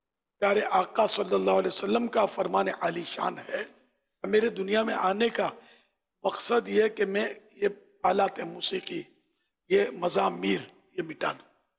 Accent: Karachi, Sindh, Pakistan; born there; میں بھی اصل نسلن پاکستانی, میرے ماں باپ ہجرت کر کے آئے تھے, لیکن میں پاکستان کراچی میں پیدا ہوں. میرا مولد جو ہے یہ کراچی ہے

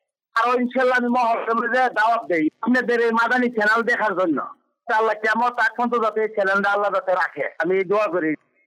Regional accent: Habiganj, Sylhet Division, Bangladesh; আমার বাড়ি হবিগঞ্জ

